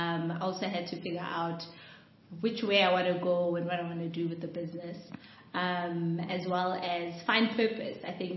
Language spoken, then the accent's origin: English; Orlando Gardens, Gauteng, South Africa; I mean, like, I grew up in Orlando Gardens, like, years ago, and I always ran a spaza shop.